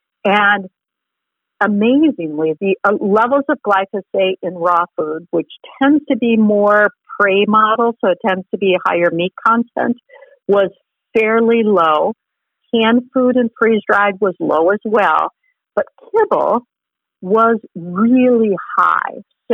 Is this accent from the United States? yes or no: yes; Wisconsin, United States; So I'm a veterinarian from Wisconsin, and in Wisconsin, you know, it's a very lush state